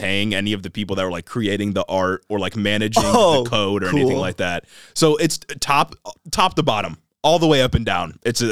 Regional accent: United States; I'm a red-blooded, freedom-loving

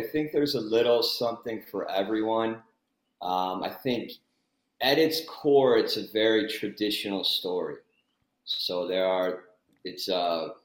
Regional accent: Cleveland, Ohio, United States; I'm from a place in the United States. I'm from Cleveland, Ohio. So some people might be familiar with that area.

